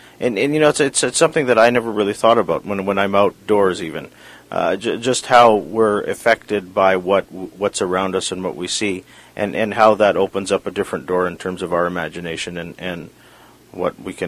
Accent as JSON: {"language": "English", "region": "British Columbia", "country": "Canada", "said": "just how important that is to ourselves as British Columbians"}